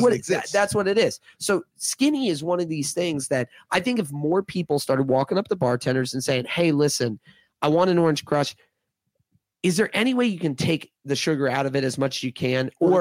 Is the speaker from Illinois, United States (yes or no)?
no; Maryland, United States; I grew up bartending here in Maryland.